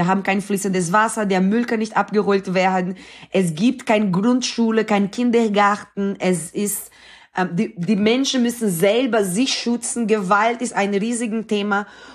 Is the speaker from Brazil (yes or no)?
yes; Brazil; Ich bin in Brasilien geboren und aufgewachsen. Und ich bin in einem Straßenkinderprojekt aufgewachsen.